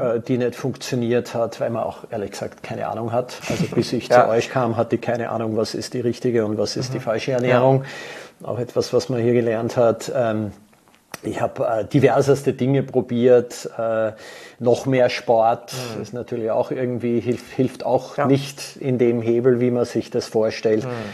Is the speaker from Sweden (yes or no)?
no; Vienna, Austria; now in Frankfurt, Germany; gebürtiger Österreicher, hat man vorher gerade, komme aus Wien, lebe aber mein halbes Leben in Deutschland, in Frankfurt.